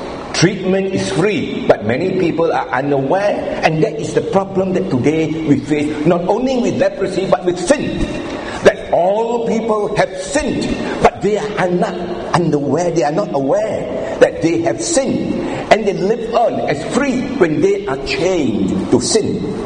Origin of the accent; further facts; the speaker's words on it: Penang, Malaysia; now Penang, I come from Penang